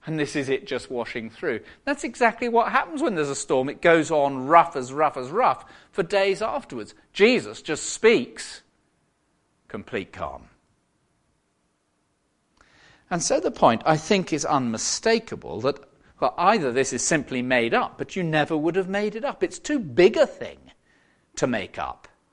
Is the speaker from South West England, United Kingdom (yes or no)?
yes; South West England, United Kingdom; I come from the West Country. We sometimes head down to go surfing.